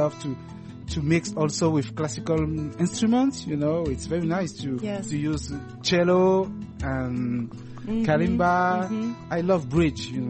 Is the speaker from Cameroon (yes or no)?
yes; Cameroon; English is a second language; I grew up in Cameroon during my childhood, and my parents have a very nice house, very close for forests. It was at the end of the town.